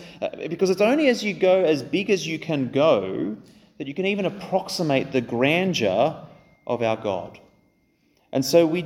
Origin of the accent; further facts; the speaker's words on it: Australia; It's cultural. We're Australian.